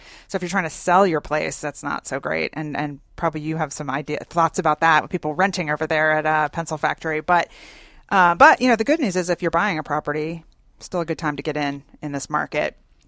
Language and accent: English; Northeast, United States; Like I came here from the Northeast, as did my lovely co-host